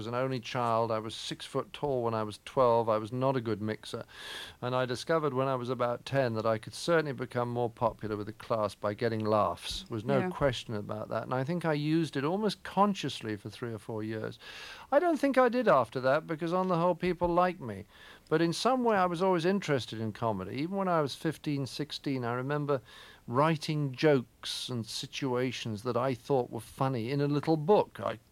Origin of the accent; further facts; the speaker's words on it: England, United Kingdom; yeah, well, I'm English.